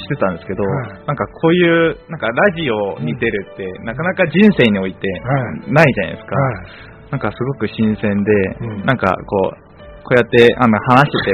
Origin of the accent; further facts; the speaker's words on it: South Korea; first language Korean; Japanese is a second language; 自分の母国語、韓国語と日本語を使ってるんですけど、